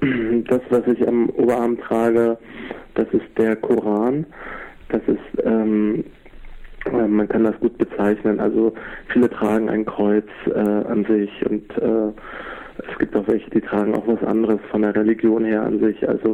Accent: Germany; also born or lived in Lebanon; Ja, also wir sind aus dem Libanon geflüchtet, also meine Mutter, mein Vater, ich war ein Jahr alt, meine Schwester, die war 2 Jahre alt. Da sind wir aus dem Libanon also geflüchtet wegen dem Bürgerkrieg und sind nach Deutschland gekommen, sind hier groß geworden, hier aufgewachsen.

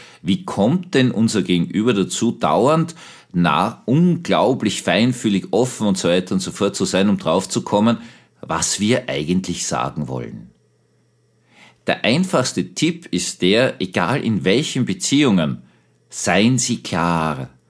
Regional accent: Vienna, Austria; accent: Viennese; moved away; Ich bin ja gebürtiger Wiener, bin dann in den Westen von Österreich gegangen

